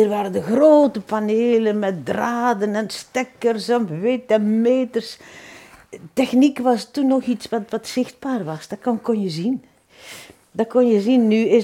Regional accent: Zonhoven, Flanders, Belgium; Ik kom van Zonhoven.

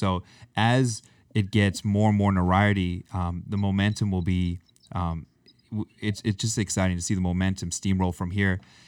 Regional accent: Canada; You guys are, you stress, Canadian. We're a Canadian brand.

